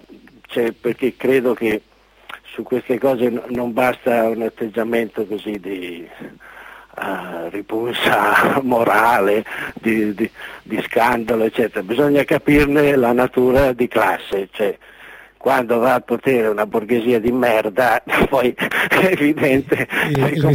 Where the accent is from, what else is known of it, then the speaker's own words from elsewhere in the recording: Senigallia, Marche, Italy; born there; Io poi sono nato a Senigallia